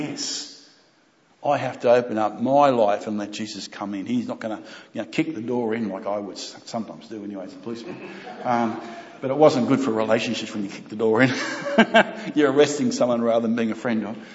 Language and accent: English; Cairns, Queensland, Australia; I'm from Cairns, and we go across to Picton and we're playing basketball.